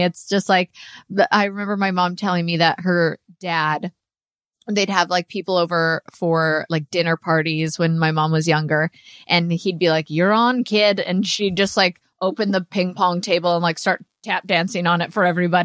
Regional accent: Canada; I'm Canadian.

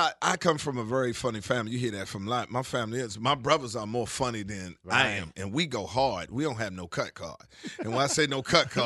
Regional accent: Washington, District of Columbia, United States; I shot it in my hometown, Washington, D.C.

